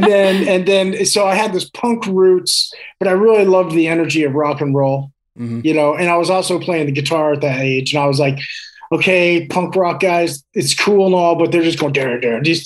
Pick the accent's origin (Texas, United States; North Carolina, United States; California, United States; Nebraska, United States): California, United States; Palm Springs; also born or lived in Santa Barbara; Well, no, then I was in high school … all that stuff. And then I moved up to Santa Barbara from Palm Springs.